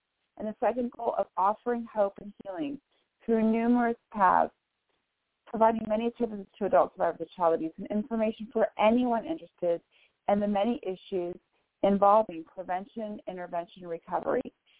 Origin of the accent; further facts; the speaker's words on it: Bellevue, Washington, United States; I am from Bellevue, Washington